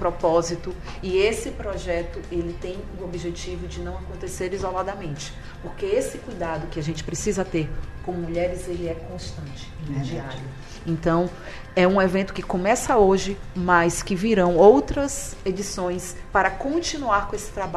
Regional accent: Ilhéus, Bahia, Brazil; porque eu cresci aqui em Ilhéus, então sou ilhense de fato também de coração.

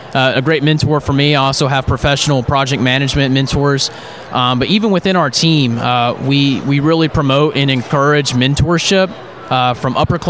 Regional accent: Hoover, Alabama, United States; I'm originally from Hoover, Alabama, and went to Hoover High School.

